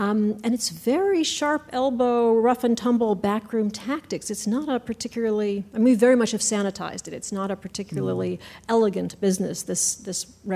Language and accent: English; Adams, Massachusetts, United States; I come from Adams, Massachusetts.